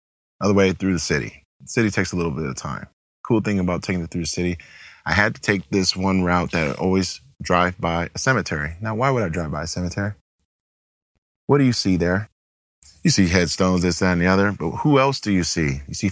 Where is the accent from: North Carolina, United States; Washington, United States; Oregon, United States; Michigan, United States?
Washington, United States; Seattle; I grew up in Seattle, there's gray skies all the time.